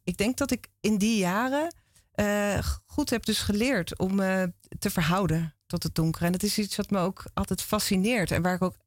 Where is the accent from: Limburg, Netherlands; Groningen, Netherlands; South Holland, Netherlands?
South Holland, Netherlands; Rotterdam; Rotterdam.